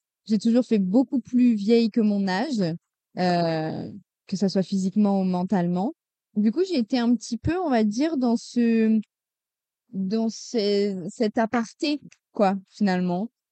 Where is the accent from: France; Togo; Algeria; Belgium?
France; Nice, Provence-Alpes-Côte d'Azur; j'ai 22 ans, bientôt 23. Je suis une pure niçoise, une pure sudiste.